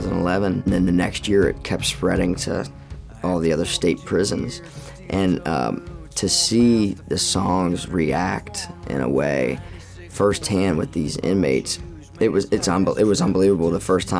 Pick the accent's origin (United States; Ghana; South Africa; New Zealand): United States; Camp Hill, Pennsylvania; now in Nashville, United States; I'm originally from Camp Hill, PA. I'm a country music artist based in Nashville, Tennessee.